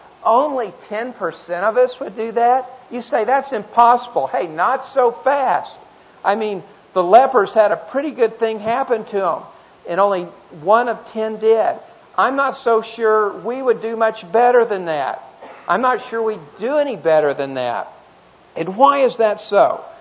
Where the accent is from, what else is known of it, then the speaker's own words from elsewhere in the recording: Tulsa, Oklahoma, United States; And I grew up in Tulsa and went to a Baptist church.